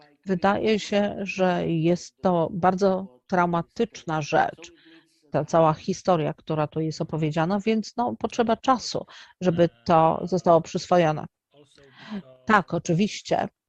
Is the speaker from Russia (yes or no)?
no; Opava, Moravian-Silesian Region, Czechia; Polish is a second language; I ci ludzie mieszkali również tam, blisko miejsca, w którym ja spędziłem dzieciństwo.